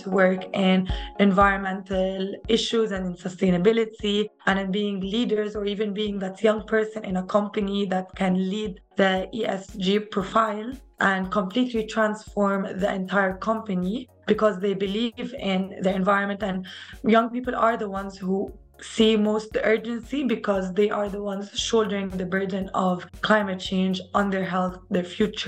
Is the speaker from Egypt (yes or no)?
yes; Cairo, Cairo Governorate, Egypt; So I come from Cairo, Egypt, and I'm a single child.